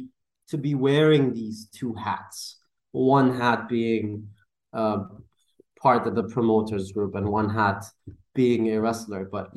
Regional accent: Dubai, United Arab Emirates; they reached out to me because I'm from Dubai.

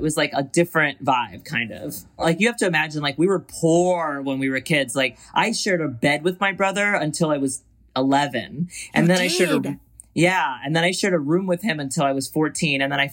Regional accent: Brooklyn, New York, United States; It was a good mix. It was good. We had like a bunch of Greek kids, and then we had a bunch of Arabic kids

